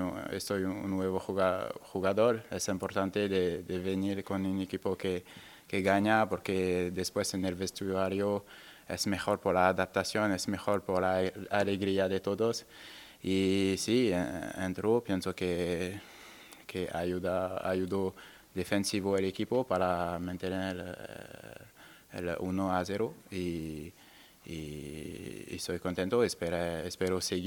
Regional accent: France; Spanish is a second language; moved away as an adult; now in Spain; yo, cuando soy venido de Francia, quiero descubrir esta liga.

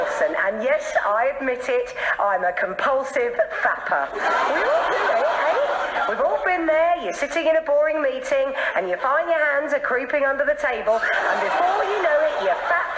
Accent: Brentwood, East of England, United Kingdom; Well, I mean, I literally am from Essex. I'm from Brentwood.

